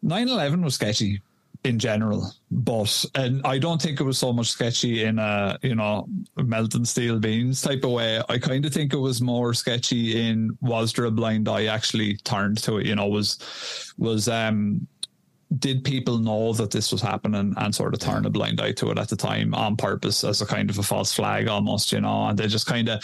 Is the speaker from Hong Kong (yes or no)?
no; Ireland; Like, I'm a lad from Ireland. I don't give a shit about American politics.